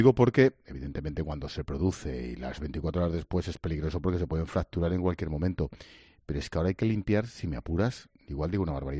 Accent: Madrid, Community of Madrid, Spain; yo como viandante, como madrileño

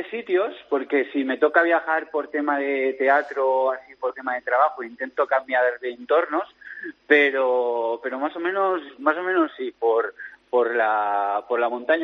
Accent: Tarragona, Catalonia, Spain; No, yo soy de Tarragona

